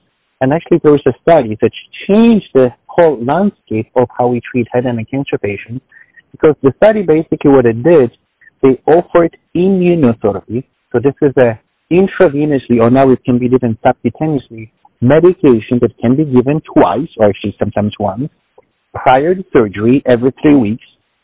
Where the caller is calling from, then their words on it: New York City, New York, United States; So I'm speaking from New York City, so it's afternoon.